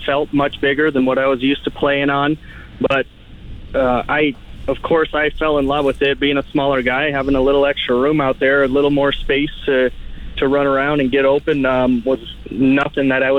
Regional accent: Bismarck, North Dakota, United States; somewhere just outside of Bismarck, North Dakota. I got a few miles to go yet to get home. That's where my hometown is and where I'm living nowadays.

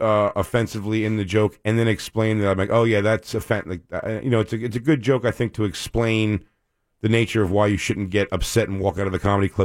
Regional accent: Philadelphia, Pennsylvania, United States; I'm from Philly originally, so I did a joke about having to like Michael Vick despite all of his horrible misgivings.

